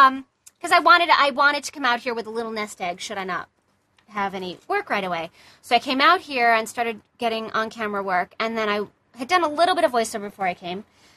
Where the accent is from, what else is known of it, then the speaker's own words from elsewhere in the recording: Binghamton, New York, United States; born there; I was born in Binghamton, New York, and home of the cider mill.